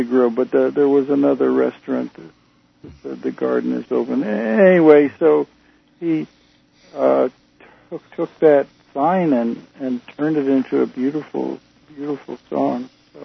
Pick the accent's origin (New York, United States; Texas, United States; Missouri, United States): Missouri, United States; I came from country and western, and I'm from Kansas City, so from Missouri, near Kansas City, and had been exposed to a lot of jazz when I was a kid